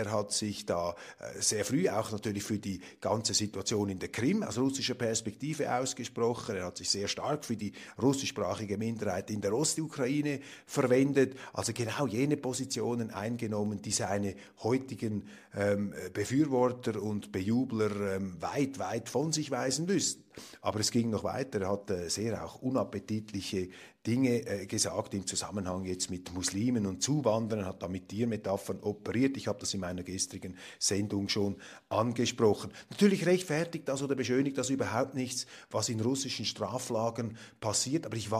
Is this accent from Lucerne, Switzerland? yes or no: no; Zurich, Switzerland; soweit ich das als Zürcher beurteilen kann